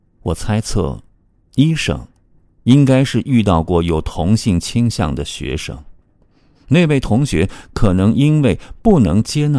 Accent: Shandong, China; 我出生在山东一个小县城，小时候爸妈忙工作，经常锁门而去，留我一个人在家

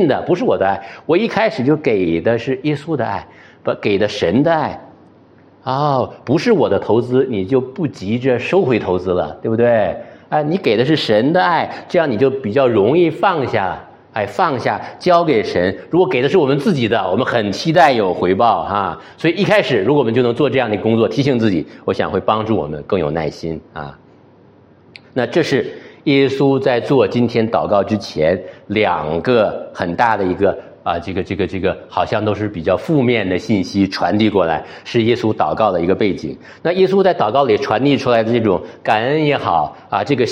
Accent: Shenyang, Liaoning, China; 那我老家在沈阳，这个我不知道大家现在还用不用高压锅。我们小的时候，沈阳我们有一个

